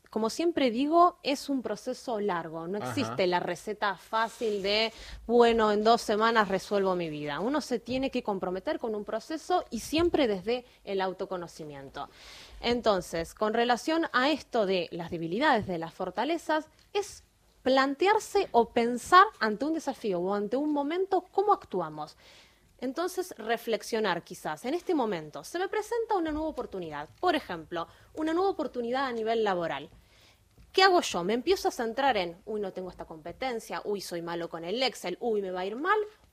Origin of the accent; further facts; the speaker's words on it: San Antonio de Areco, Buenos Aires Province, Argentina; Soy oriunda de Areco.